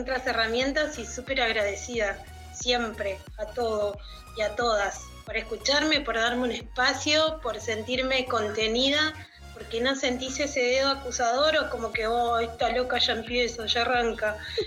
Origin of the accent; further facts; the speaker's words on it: La Matanza, Buenos Aires Province, Argentina; de La Matanza, qué feo que suena, pero soy de ahí.